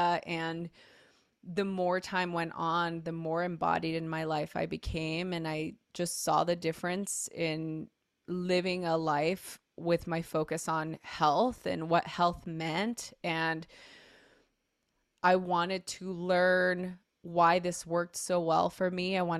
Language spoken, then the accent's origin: English; Los Angeles, California, United States; I grew up in a really rough part of LA during a very chaotic time in LA history. It was I grew up in East LA.